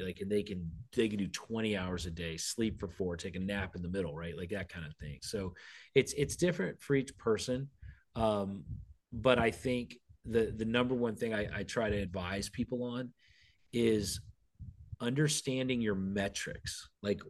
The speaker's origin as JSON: {"language": "English", "town": "Winter Haven", "region": "Florida", "country": "United States", "said": "Yeah, so I'm from Winter Haven originally, and the Cleveland Indians came through Winter Haven."}